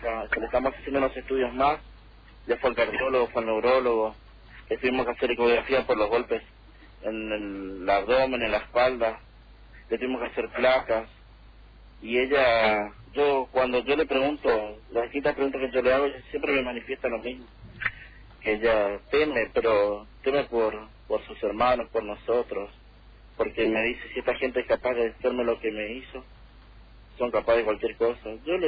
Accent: Posadas, Misiones, Argentina; yo soy de Posadas, yo nací acá, yo nunca me fui a Posadas, yo amo Posadas, yo quiero que mis hijos crezcan acá.

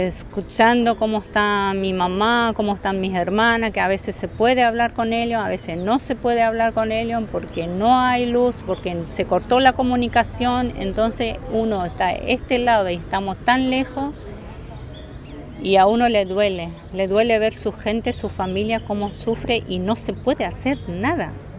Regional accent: Syria; Spanish is a second language; moved away as an adult; now in Argentina; Yo soy de Siria, en el año 71 llegué a la Argentina, casada.

